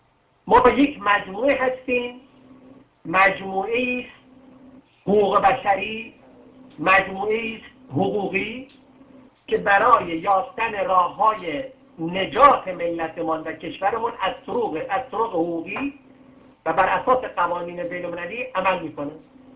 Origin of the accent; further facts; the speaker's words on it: Ahvaz, Khuzestan, Iran; من به عنوان یک اهوازی امید دارم